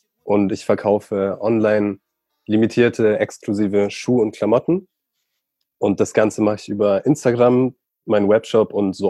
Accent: Bavaria, Germany; bei uns auf dem Land und Supreme und Palace, ich bin am Chiemsee aufgewachsen.

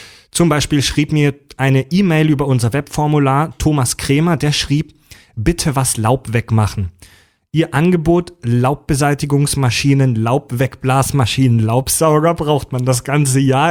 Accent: Kieselbronn, Baden-Württemberg, Germany; also born or lived in Mühlacker; Ich bin geboren in Mühlacker, also ich bin gebürtig offiziell Schwabe, bin halt zwar aufgewachsen in der Nähe von Pforzheim in Kieselbronn. Also ich bin eigentlich ein Badener.

